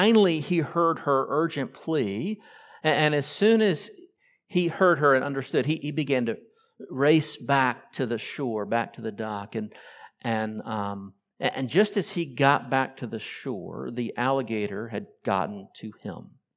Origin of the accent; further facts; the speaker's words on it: Florida, United States; David Huss tells the story of a young boy in southern Florida, and I grew up in Florida. This story makes total sense.